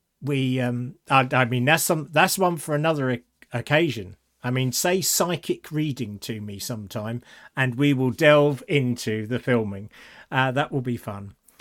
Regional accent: United Kingdom; because we hate talking about money because we're British.

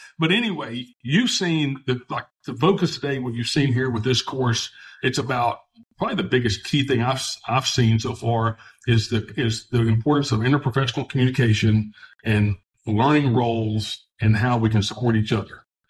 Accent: Louisiana, United States; I grew up in North Louisiana on a farm raising cattle, so we could probably talk for days on end.

